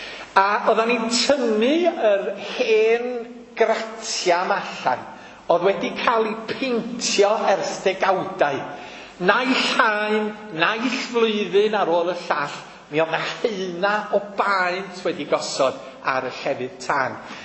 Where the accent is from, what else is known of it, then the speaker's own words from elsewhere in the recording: Bangor, Wales, United Kingdom; yn wreiddiol, dwi o Fangor, ac es i'n ngeni mewn tŷ o'r enw Tre Dafydd.